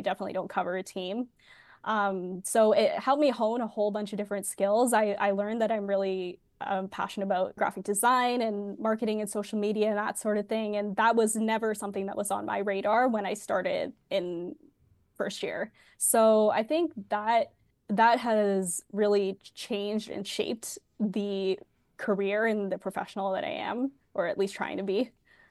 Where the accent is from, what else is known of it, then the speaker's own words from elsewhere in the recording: Toronto, Ontario, Canada; I guess I'm from Toronto